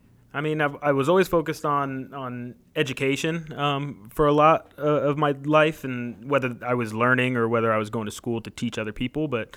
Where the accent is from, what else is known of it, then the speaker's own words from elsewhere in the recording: East Bay, California, United States; Coming and seeing the art scene in San Jose, you know, I'm originally from the East Bay, has been very welcoming.